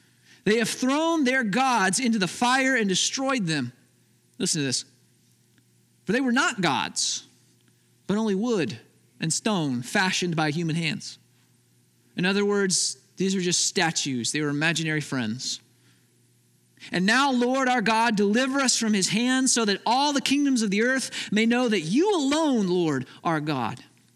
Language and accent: English; Midwest, United States; We grew up in the Midwest. Fair food is part of who we are, right?